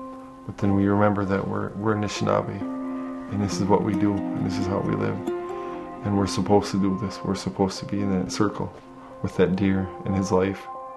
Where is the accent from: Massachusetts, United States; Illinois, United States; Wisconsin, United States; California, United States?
Wisconsin, United States; Lac du Flambeau; I am a hunter from Lac du Flambeau.